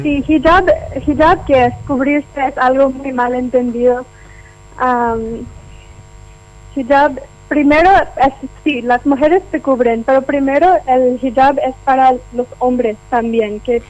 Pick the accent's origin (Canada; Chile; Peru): Canada; Spanish is a second language; also born or lived in Pakistan; now in Paraguay; Crecí en Canadá, pero nací en Pakistán.